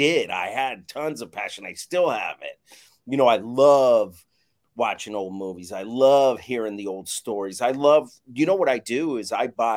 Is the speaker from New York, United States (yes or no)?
no; Las Vegas, Nevada, United States; So when I grew up, I grew up in Las Vegas, and what I would do, there's not a lot of avenues to act out there.